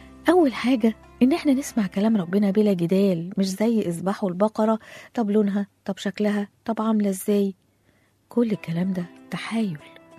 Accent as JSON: {"language": "Arabic", "country": "Egypt", "said": "احنا عندنا في مصر مثل بيقول اللي حضر العفريت يصرفه"}